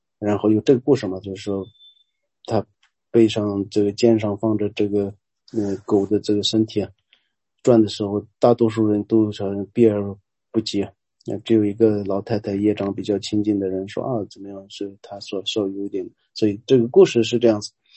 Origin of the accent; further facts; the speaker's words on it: Yunnan, China; 就是我们云南那边也有个鸡足山嘛